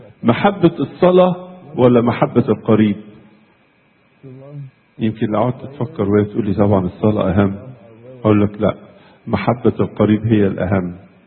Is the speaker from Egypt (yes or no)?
yes; Egypt; عندنا في مصر نقول كده البعد جفا، مش كده؟